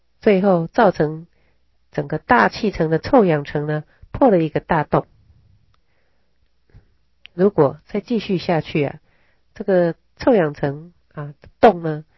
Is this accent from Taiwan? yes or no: yes; Taiwan; 譬如像我们台湾因为任意砍伐树木